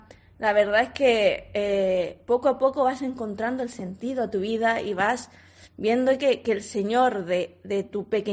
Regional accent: Chile; yo soy de Chile y he conocido esta experiencia en Bolivia, porque en Chile también es muy desconocida.

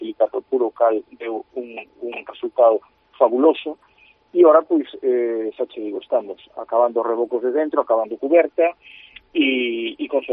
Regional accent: Lugo, Galicia, Spain; Todos sabemos os que somos de Lugo

